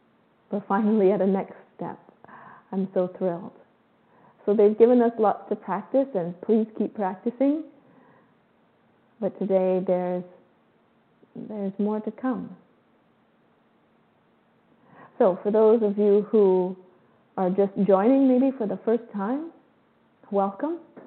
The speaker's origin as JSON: {"language": "English", "country": "Canada", "lives_now": "Costa Rica", "said": "I'm Canadian and I'm currently in Costa Rica."}